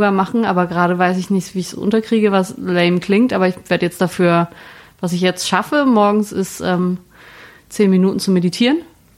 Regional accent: United Kingdom; Doppelte Staatsbürgerschaft, ich bin Britin

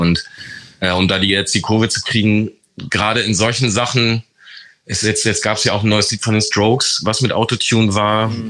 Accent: Hamburg, Germany; born there; Als guter, gebürtiger Hamburger.

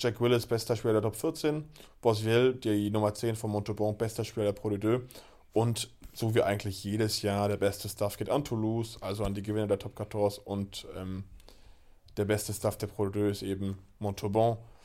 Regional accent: Berlin, Germany; wir kommen ja beide aus der Großstadt, wir sind beide Berliner.

